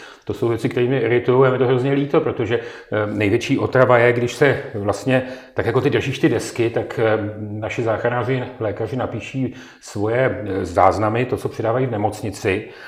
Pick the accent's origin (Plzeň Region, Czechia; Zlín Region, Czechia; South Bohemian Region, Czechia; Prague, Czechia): Prague, Czechia; Vyrůstal jsem nejdřív v Praze, pak jsem se v podstatě profesně dostal i lidsky, to znamená svým bytím na Středočeského kraje